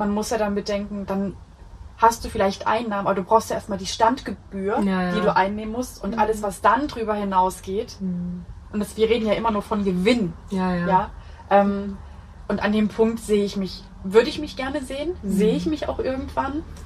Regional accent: Saxony, Germany; in der Nähe von Dresden, weil es meine Heimat ist

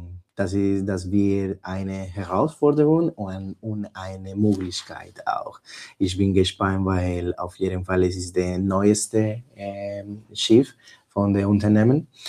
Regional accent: Bogota, Bogotá, Colombia; German is a second language; Ich komme aus Bogota, ich komme aus Kolumbien.

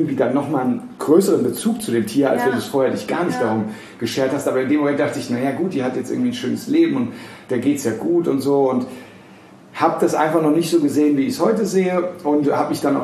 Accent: Frankfurt am Main, Hesse, Germany; Ich bin ja in Frankfurt am Main geboren und aufgewachsen.

